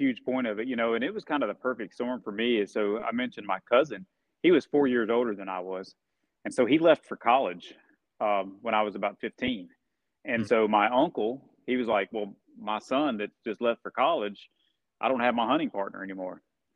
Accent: Elizabethtown, Kentucky, United States; But I grew up in Central Kentucky. Grew up kind of in the suburbs a little bit in Elizabethtown.

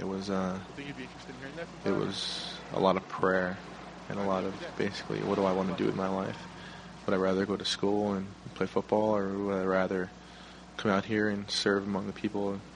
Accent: Poughkeepsie, New York, United States; I am 20 years old. I am from Poughkeepsie, New York.

